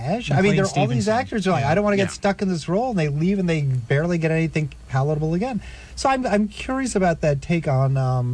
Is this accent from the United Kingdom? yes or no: yes; United Kingdom; we're British, we don't care about those things.